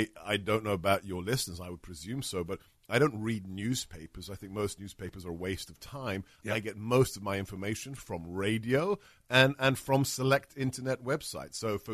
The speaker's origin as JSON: {"language": "English", "region": "London", "country": "United Kingdom", "tie": "born or raised there", "lives_now": "United States", "said": "as a child in England, growing up in West London"}